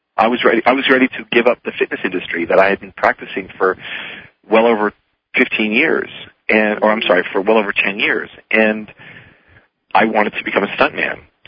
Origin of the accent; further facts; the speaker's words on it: New York City, New York, United States; born there; I was born in New York City, and I live what I like to refer to as a blessed life.